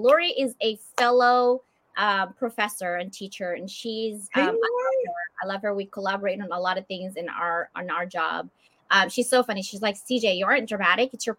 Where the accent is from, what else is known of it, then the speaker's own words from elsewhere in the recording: Philippines; I'm Filipino.